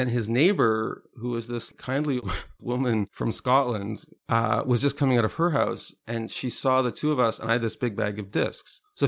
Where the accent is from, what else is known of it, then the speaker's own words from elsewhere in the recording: Canada; now in London, United Kingdom; I'm from Canada. So like both of us speak in an accent that's very different from his neighbors.